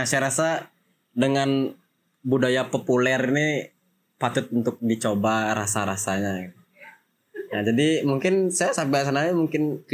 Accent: Bali, Indonesia; also born or lived in Yogyakarta; saya merantau kuliah seni rupa di Jogja, ada satu kata yang saya suka, bahwa aku tidak perlu bilang bahwa aku tuh orang Bali, karena ketika aku bernafas, orang udah tahu aku udah orang Bali.

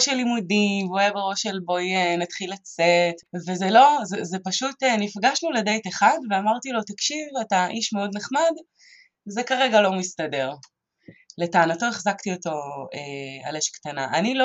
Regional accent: Arad, Southern District, Israel; אני נולדתי וגדלתי בערד, הייתי ילדה, נערה ובחורה מאוד מאוד רגישה.

